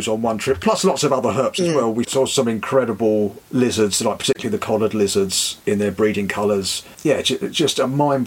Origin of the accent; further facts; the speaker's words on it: England, United Kingdom; but for me as an Englishman, temperatures were insane.